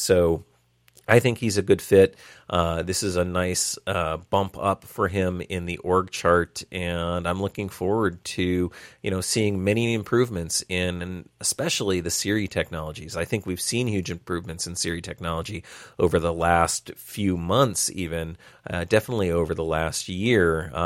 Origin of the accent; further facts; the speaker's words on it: United States; And I think I was confused because I was aware, as an American, that there are channels